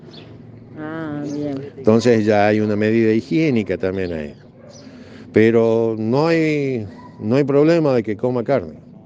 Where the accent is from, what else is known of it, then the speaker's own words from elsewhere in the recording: Jujuy, Argentina; Yo vengo de Jujuy, pero estoy acá a la mañana de lunes a viernes